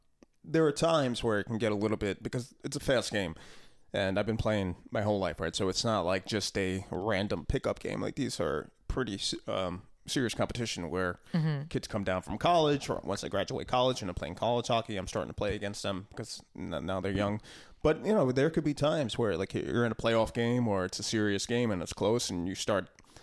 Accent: New York, United States; I'll tell you, growing up in New York, mm-hmm. you guys had a bad rap.

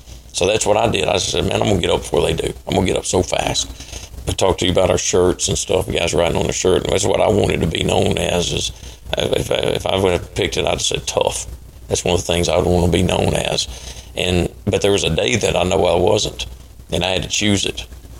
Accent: Anderson, Alabama, United States; look, I came from Anderson. I told you I came from a little junior high school and didn't play football in eighth or ninth grade, and I went to Lauderdale County.

